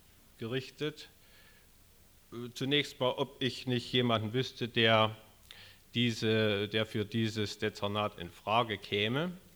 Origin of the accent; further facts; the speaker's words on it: Klingenthal, Saxony, Germany; also born or lived in Plauen; bin geboren 1941 in Plauen, wohne in Siebenbrunn und habe hier im Kreis Klingenthal Schule besucht